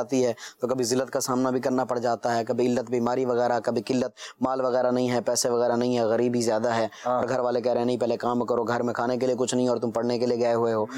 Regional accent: Chachran Sharif, Punjab, Pakistan; جنوبی پنجاب ضلع رحیمیار خان چاچڑا شریف

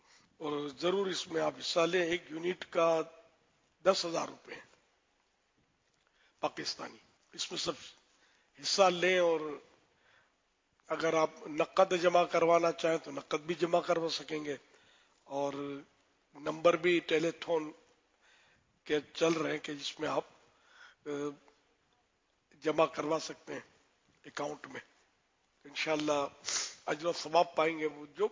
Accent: Kashmir, Pakistan; now in Bahawalpur, Pakistan; ہم جو نا ابھی باولپور سے دیکھ رہے ہیں, دینے والے ہم کشمیر کے ہیں.

